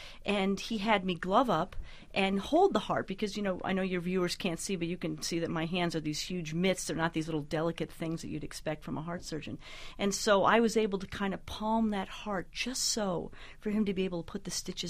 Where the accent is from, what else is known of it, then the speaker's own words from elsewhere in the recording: Highland, New York, United States; Oh, I grew up in a farm in upstate New York. I live on a 50-acre apple farm in a little town called Highland, New York, in the Hudson Valley area.